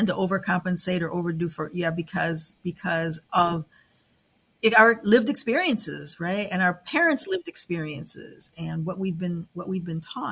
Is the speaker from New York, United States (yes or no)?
yes; Niagara Falls, New York, United States; So I grew up in Niagara Falls, New York. It's not a large Black community.